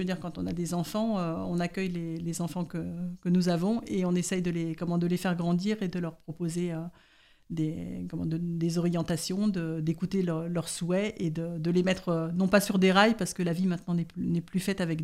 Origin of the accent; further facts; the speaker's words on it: Paris, Île-de-France, France; Nous étions établis à Paris. Moi, je suis parisienne de 4 générations